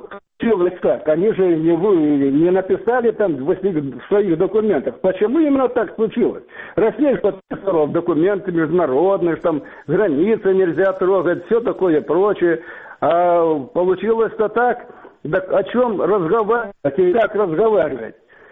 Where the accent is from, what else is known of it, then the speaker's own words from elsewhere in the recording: Crimea, Ukraine; Да я из Крыма.